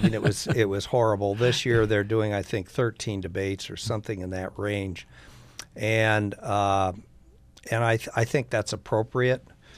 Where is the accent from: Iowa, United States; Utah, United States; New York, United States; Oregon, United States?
Iowa, United States; I'm from Iowa, and I just don't see that happening.